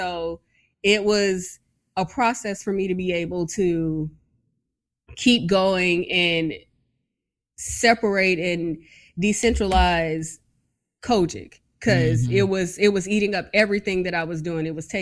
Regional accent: the South, United States; growing up in the South and being into astrology and tarot and then coming from Kojic, it was rough.

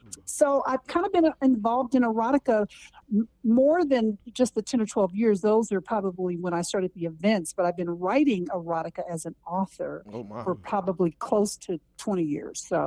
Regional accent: Berkeley, California, United States; I grew up in Berkeley, California. It didn't get no more free love than that.

